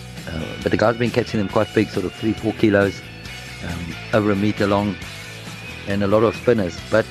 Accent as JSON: {"language": "English", "region": "Eastern Cape", "country": "South Africa", "said": "I'm from the Eastern Cape."}